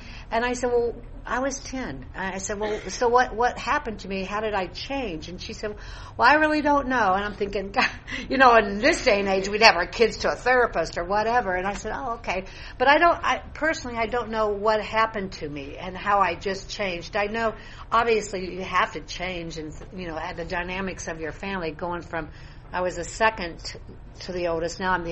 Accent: Iowa, United States; Anyway, I grew up in Iowa and with four brothers and parents.

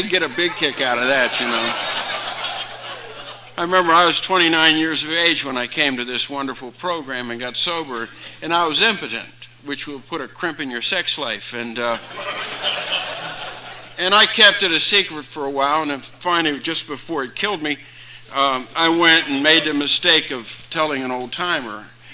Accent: Wheeling, West Virginia, United States; born there; now in North Carolina, United States; I'm not was not born in the state of North Carolina. I'm a naturalized citizen. Julia's from North Carolina, so I married in. But I was born in a small town on the Ohio River in the tri-state area, Wheeling, West Virginia

